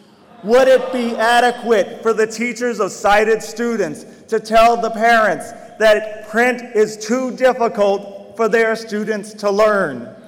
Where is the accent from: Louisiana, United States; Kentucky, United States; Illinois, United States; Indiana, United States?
Louisiana, United States; When I grew up in Louisiana, at that time, we didn't know about quiet cars just yet.